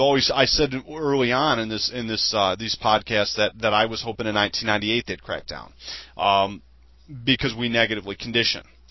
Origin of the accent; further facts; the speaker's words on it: United States; You know, where I grew up in America, you have white people killed every day by non-Europeans for simply being white.